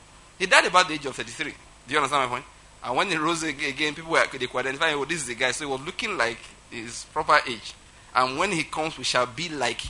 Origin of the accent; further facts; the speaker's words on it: Ondo, Nigeria; I'm from Ondo State, naturally speaking.